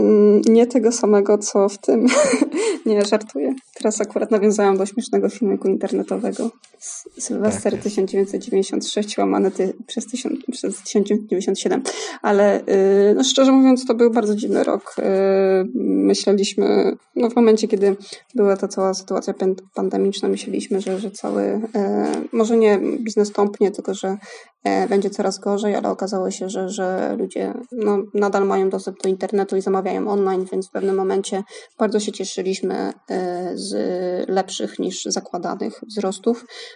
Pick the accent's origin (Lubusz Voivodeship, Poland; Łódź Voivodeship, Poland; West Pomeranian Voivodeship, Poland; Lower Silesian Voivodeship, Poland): Łódź Voivodeship, Poland; Łódź; Wszyscy jesteśmy z Łodzi, więc to jest jakiś tam naturalny wybór, że tutaj działamy, pracujemy, wysyłamy też stąd.